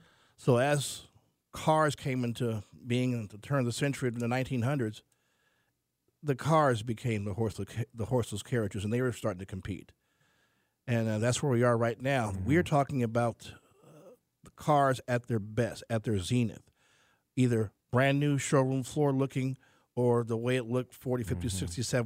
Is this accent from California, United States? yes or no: yes; Los Angeles, California, United States; I'm from Los Angeles, as you know, from mm-hmm. by way of Compton.